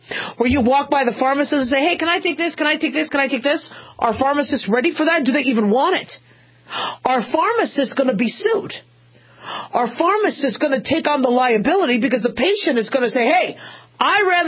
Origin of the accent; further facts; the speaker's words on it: Scottsdale, Arizona, United States; also born or lived in Las Vegas; But living in the desert, you know, growing up in Scottsdale and Las Vegas for as many years as I did